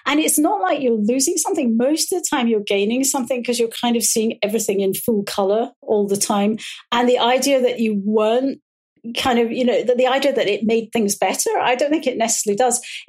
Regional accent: Glasgow, Scotland, United Kingdom; I was a good drinker, being a Glaswegian.

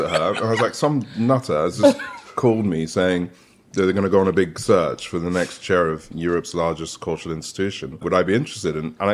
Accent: Nigeria; So in Nigeria, that was our milk. Yeah. And then we come, we're from the Shekere tribe. So we are one of the more prominent families from the oil and gas region of Nigeria.

